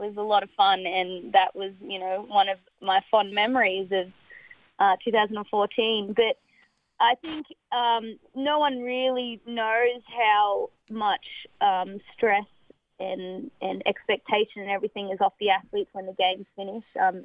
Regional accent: Gold Coast, Queensland, Australia; I was born on the Gold Coast and grew up there. And being a Queenslander, there's that home advantage

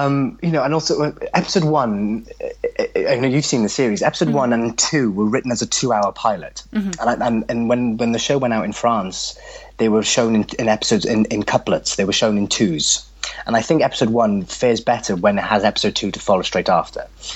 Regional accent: England, United Kingdom

